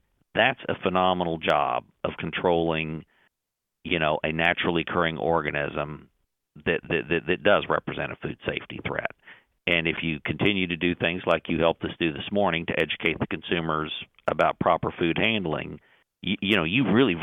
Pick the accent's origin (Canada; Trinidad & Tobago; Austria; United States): United States; Texas; But I'm a Texan. I use it for taco meat too, and for chili.